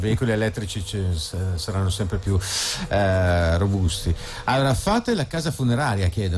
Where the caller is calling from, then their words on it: Castel Goffredo, Lombardy, Italy; io sono di Castel Goffredo